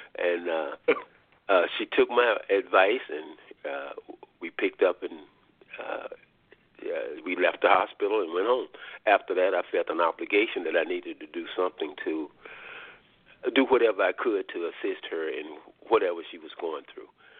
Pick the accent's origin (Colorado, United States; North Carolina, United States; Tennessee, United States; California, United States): North Carolina, United States; now in Washington, United States; Yes, I'm in located in Washington, D.C. Been in this town for about 50 years now, probably. Born and raised in North Carolina